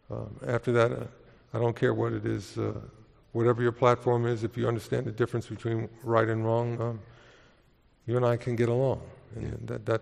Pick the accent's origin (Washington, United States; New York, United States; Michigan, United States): New York, United States; Harlem; So, you know, I was born and raised in Harlem. You know, I'm very proud of that.